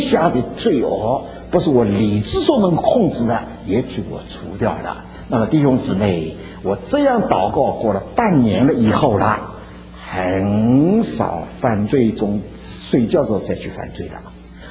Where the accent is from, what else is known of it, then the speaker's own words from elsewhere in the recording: Ningbo, Zhejiang, China; 但是我没有办法，我是个宁波人的，还不光是声音粗了，常常是骂人的了。